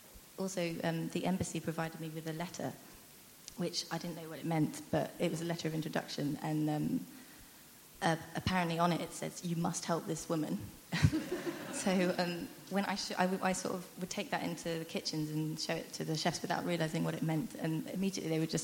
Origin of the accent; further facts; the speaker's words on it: Twickenham, London, United Kingdom; I grew up in London, in Twickenham, because my mum came to England when she was quite young.